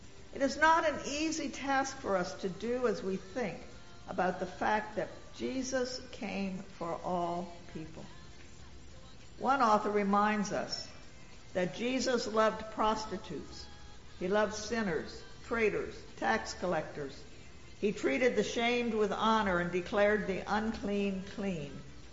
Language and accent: English; Virginia, United States; I grew up in Virginia in the era of the major racial segregation.